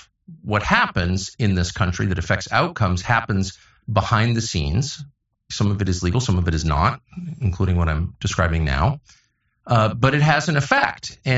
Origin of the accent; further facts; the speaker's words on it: United States; I'm also an American.